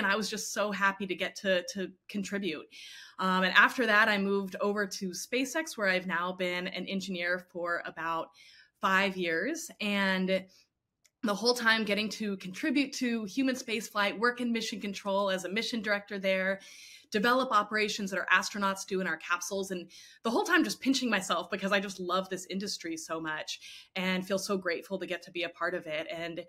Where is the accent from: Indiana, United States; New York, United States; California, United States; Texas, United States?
Texas, United States; Houston; I grew up in Houston, and so was exposed to NASA and human spaceflight from a very young age.